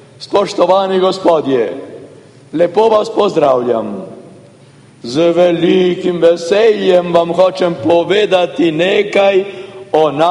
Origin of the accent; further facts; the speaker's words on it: Primorska, Slovenia; born there; Začetek je na Primorskem. Rojen sem na Primorskem v Brkini leta 1919.